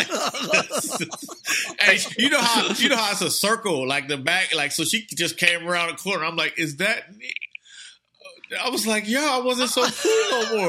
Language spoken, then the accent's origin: English; East Oakland, California, United States; I'm from East Oakland.